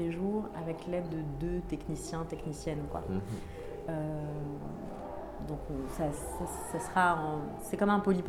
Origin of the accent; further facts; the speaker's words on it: France; J'ai grandi dans un environnement majoritairement blanc. À la campagne, en France, j'ai été adoptée par une famille française.